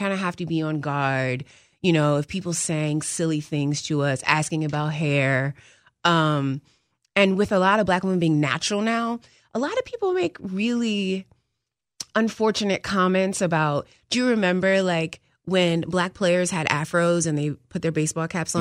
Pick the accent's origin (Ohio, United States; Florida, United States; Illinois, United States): Ohio, United States; growing up in Ohio, where I would say most of the state are Buckeye fans, even if they don't want to be.